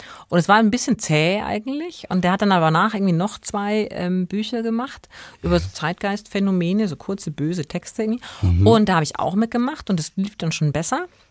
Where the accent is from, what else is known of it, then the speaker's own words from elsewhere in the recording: Regensburg, Bavaria, Germany; also born or lived in Nuremberg; Nee, ich bin in Regensburg aufgewachsen.